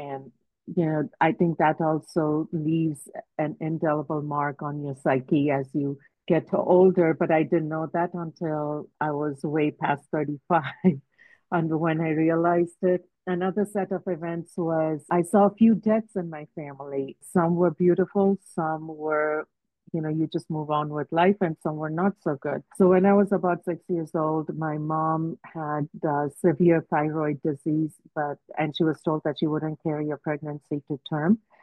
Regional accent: India; So I grew up in India.

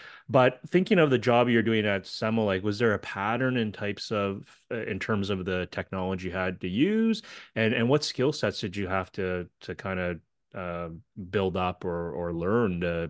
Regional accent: Canada; again, being in a Canadian here, don't know that apparatus that well

